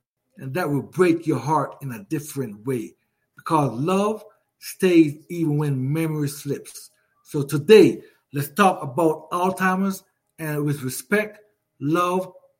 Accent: Jamaica; born there; because I was born in Jamaica

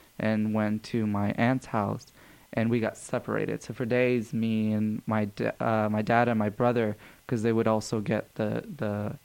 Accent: Peja, Peja District, Kosovo; now in United States; the square in my hometown, Peja, it's like it has two roads. One of them goes to Montenegro and one of them goes to Albania.

